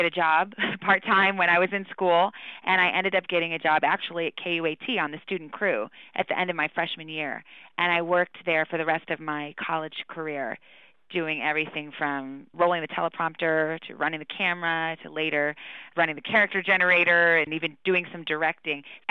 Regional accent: Tucson, Arizona, United States; So I grew up in Tucson. I wasn't born there, but we moved to Tucson when I was about 3 years old. So Tucson is my home.

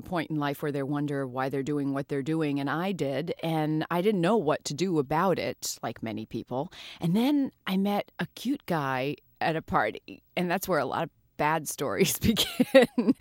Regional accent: New York City, New York, United States; I'm from New York City. I'm used to living in big cities.

